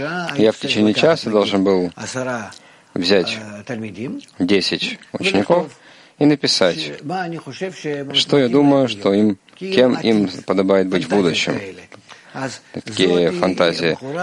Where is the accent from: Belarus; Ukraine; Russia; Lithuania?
Lithuania; now in Israel; Когда я приехал в Израиль, я приехал из Литвы.